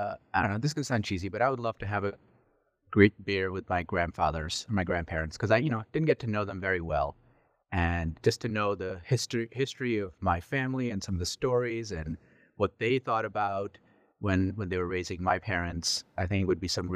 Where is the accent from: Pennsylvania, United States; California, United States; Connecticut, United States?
Connecticut, United States; Milford; it is based out of my hometown, Milford, Connecticut.